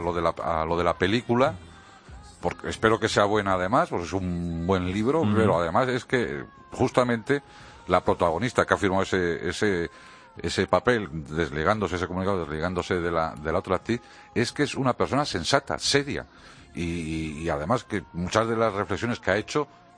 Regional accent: Portugalete, Basque Country, Spain; además de molestarnos a los vascos, hasta los que somos de Portugalete

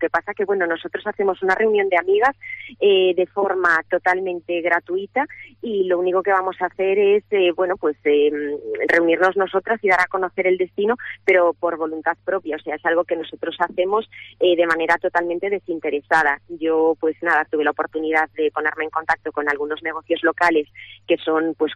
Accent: Galicia, Spain; mi familia es de Ogrove y yo pues vivo en Ribaduña desde que me casé. La familia de mi marido es de allí.

